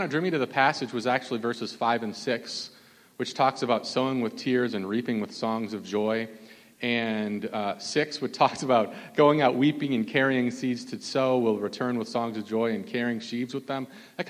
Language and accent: English; Minnesota, United States; for those of you who don't know, I'm from Minnesota originally.